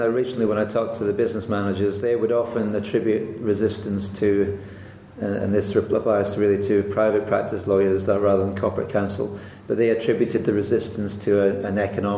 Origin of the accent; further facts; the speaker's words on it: Scotland, United Kingdom; And I'm Scottish, by the way.